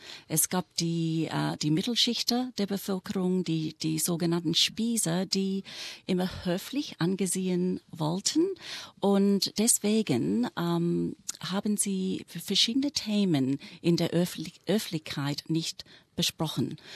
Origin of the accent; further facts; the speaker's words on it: Australia; Natürlich, ich bin Australierin.